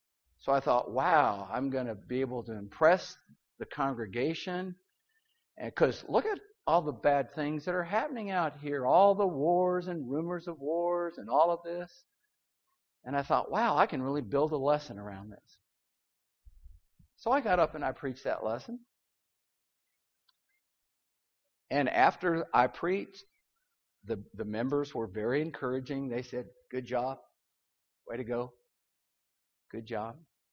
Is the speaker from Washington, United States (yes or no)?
no; St. Paul, Minnesota, United States; the local preacher where I grew up in St. Paul, Minnesota, was going to be gone for a gospel meeting.